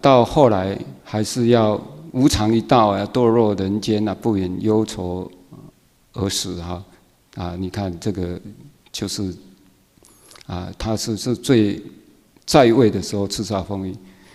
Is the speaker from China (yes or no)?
no; Tainan, Taiwan; 我是南部人嘛